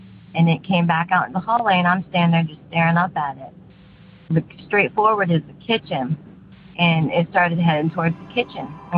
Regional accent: St. Louis, Missouri, United States; I am from St. Louis, Missouri.

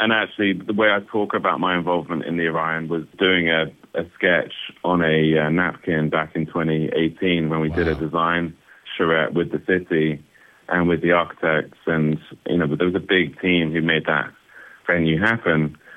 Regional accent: Wimbledon, London, United Kingdom; We grew up in London, Wimbledon to be exact

